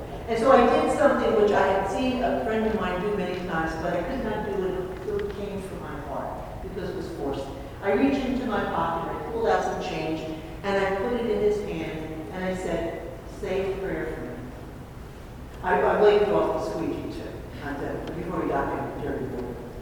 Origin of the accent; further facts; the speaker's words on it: Jersey City, New Jersey, United States; And this is of God, because I grew up in Jersey City. I still have lots of street smarts, trust me.